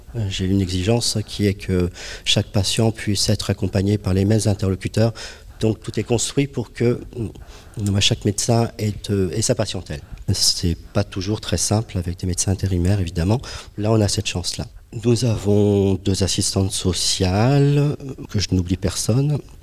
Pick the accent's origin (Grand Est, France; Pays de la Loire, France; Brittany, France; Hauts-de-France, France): Hauts-de-France, France; moi j'arrive sur un secteur il y a 3 ans, moi je suis originaire du Nord, je fais une étude à Paris.